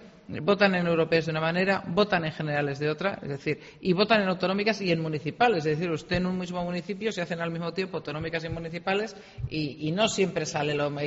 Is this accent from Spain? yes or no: yes; Aragon, Spain; como ciudadana aragonesa, me negaré siempre